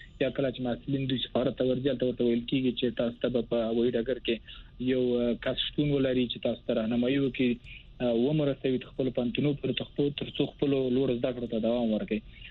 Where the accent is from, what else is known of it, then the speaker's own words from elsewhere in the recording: Wardak, Afghanistan; زه اصل کې د وردګو د ولایت څخه یم